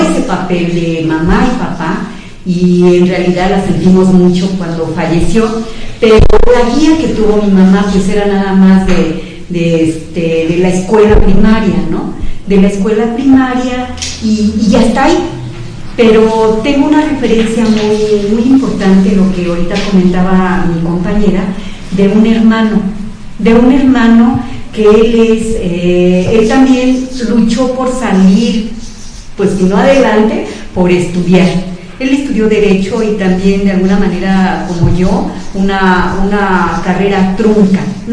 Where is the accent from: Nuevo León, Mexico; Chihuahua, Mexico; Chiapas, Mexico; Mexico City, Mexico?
Mexico City, Mexico; Yo nací aquí, incluso soy de Santa María la Ribera, pero toda la vida he vivido ahí.